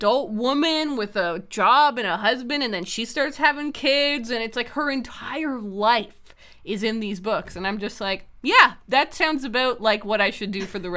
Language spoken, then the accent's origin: English; Canada; being Canadian just sort of means that you know what Anne of Green Gables is about, because there's like an animated show that was like on TV when we were kids